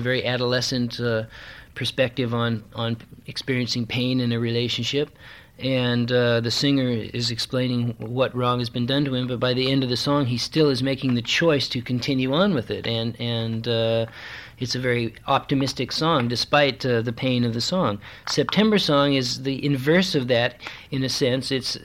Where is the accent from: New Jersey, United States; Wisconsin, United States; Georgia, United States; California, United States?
California, United States; now in Los Angeles, United States; I'm from Northern California, and it's very pretty up there, and I miss it quite a bit at times, but we all have to be in Los Angeles right now